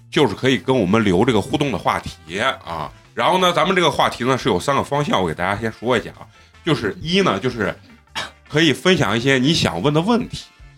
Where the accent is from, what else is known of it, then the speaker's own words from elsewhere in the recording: Shaanxi, China; accent: Shaanxi dialect; 用咱们陕西话就说弄一蹦子。